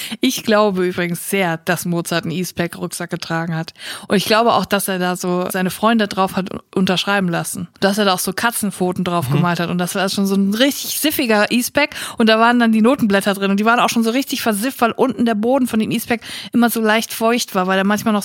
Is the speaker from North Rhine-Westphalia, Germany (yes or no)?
yes; Netphen, North Rhine-Westphalia, Germany; Und ich bin auch nicht aufgewachsen in Siegen, sondern in Netphen.